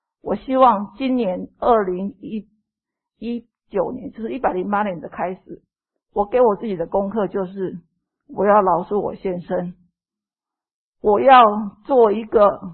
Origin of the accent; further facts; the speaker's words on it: Kaohsiung, Taiwan; 各位弟兄姊妹大家好，我是来自于高雄市的